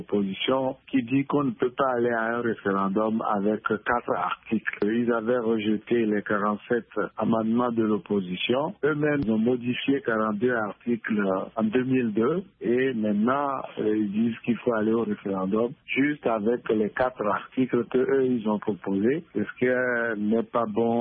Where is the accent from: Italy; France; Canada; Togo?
Togo; Sinon, en tant que Togolais, nous sommes habitués à ce dialogue sans lendemain.